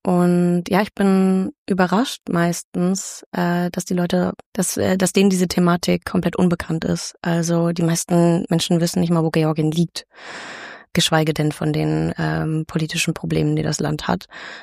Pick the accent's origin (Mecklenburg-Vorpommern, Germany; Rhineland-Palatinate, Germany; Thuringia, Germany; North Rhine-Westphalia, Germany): North Rhine-Westphalia, Germany; Düsseldorf; Ich war auch an der Kunstakademie in Düsseldorf angenommen, aber hatte dann doch den Impuls, okay, ich kann nicht in meiner Heimatstadt studieren, ich muss hier raus.